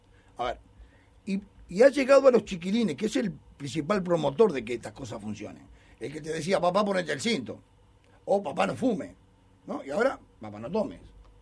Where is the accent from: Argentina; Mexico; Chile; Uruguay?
Uruguay; Vos sabés que yo soy muy uruguayo, ¿no?